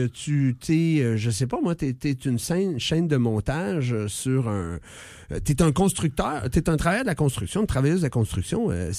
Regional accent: Quebec, Canada; born there; c'est parce que je suis né au Québec.

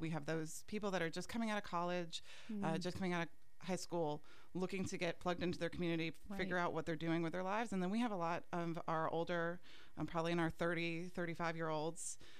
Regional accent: New England, United States; now in Pensacola, United States; I'm also a transplant. I'm from New England, and so I came down here. Florida was a culture shock in itself

